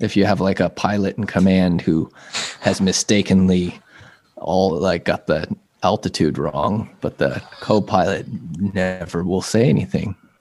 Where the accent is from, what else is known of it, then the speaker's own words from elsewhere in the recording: Texas, United States; I grew up in Texas, so there's a story about the Alamo where we glorify these people that protected this fort